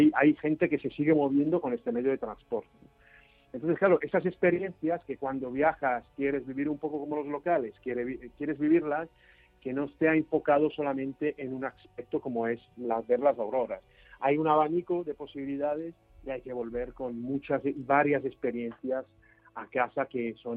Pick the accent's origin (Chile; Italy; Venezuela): Italy; tú sabes que yo originalmente soy italiano